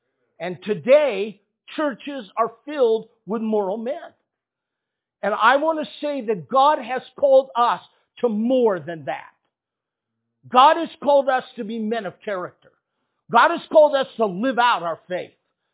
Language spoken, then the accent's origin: English; Walnut Creek, California, United States; also born or lived in San Francisco; So I was born in San Francisco, the home of the almost world champion San Francisco 49ers. I was raised in a town called Walnut Creek, right by San Francisco.